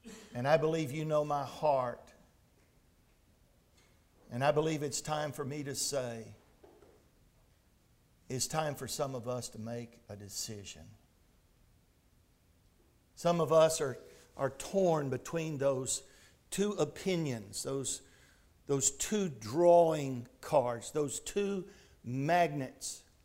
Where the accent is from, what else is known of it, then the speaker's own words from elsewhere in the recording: Port Lavaca, Texas, United States; growing up here in this part of Texas, growing up in Port Lavaca, I had no problems. I was never embarrassed by anyone trying to ridicule my Christianity.